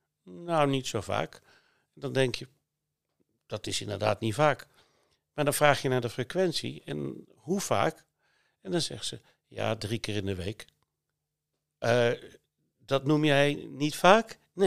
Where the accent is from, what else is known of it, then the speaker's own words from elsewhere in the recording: Netherlands; En ik als echte Nederlander ging ik beurskorting of cursuskorting bedingen, maar dat ging niet.